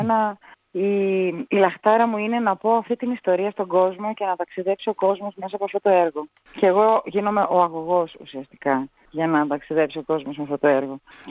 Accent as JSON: {"language": "Greek", "town": "Thessaloniki", "region": "Central Macedonia", "country": "Greece", "said": "Η πατρίδα μου, ναι."}